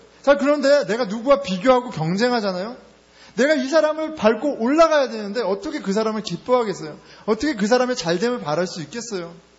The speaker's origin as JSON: {"language": "Korean", "country": "South Korea", "tie": "born there", "said": "저는 뭐 한국에서 태어났는데 어떻게 영어를 잘하겠어요."}